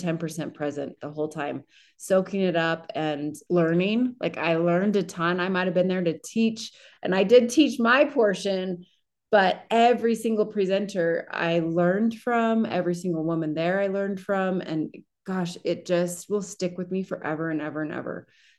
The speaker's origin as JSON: {"language": "English", "region": "Utah", "country": "United States", "tie": "born or raised there", "said": "And I've always identified as the minority growing up in Utah"}